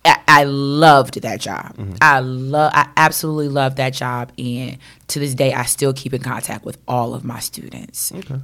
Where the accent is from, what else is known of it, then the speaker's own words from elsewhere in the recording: Virginia Beach, Virginia, United States; also born or lived in New Orleans; Born in New Orleans, but grew up in Virginia Beach. I'm a military baby.